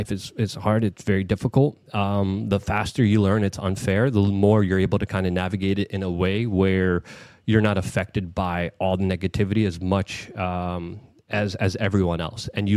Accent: New York City, New York, United States; Because like growing up in New York City, you automatically have kind of a distrust of authority of police officers

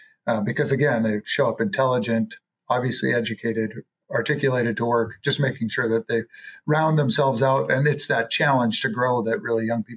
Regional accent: North Dakota, United States; born or raised there

